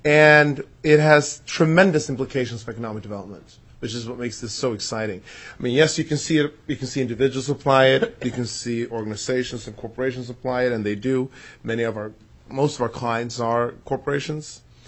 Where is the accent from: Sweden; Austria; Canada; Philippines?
Sweden; I'm Swedish and American. My mother's black and Cherokee. My dad's Swedish. I grew up in Sweden.